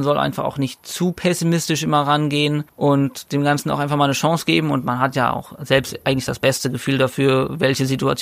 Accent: Neuwied, Rhineland-Palatinate, Germany; Ich will ja auch meine Heimatstadt gar nicht schlecht reden und ich liebe es und es ist halt Heimat und ich finde es trotzdem schön.

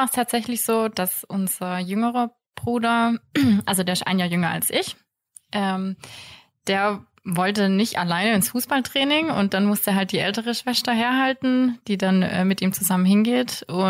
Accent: Eislingen, Baden-Württemberg, Germany; Also wir sind glücklicherweise nicht in Bergheim aufgewachsen. In Eisling sind wir aufgewachsen. Genau, das ist bei Göppingen, falls es nicht jeder kennt. Tatsächlich auf einem landwirtschaftlichen Betrieb.

